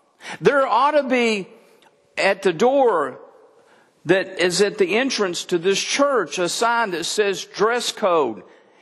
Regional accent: Denison, Texas, United States; I'm a redneck from Denison, Texas, who our idea of going on a cruise was taking a boat on Lake Texoma.

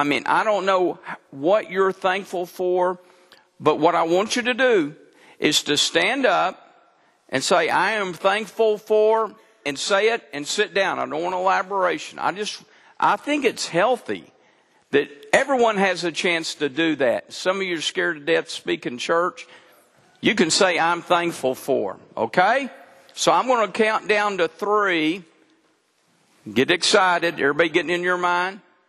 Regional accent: Texas, United States; I'm a Texan, never heard of that.

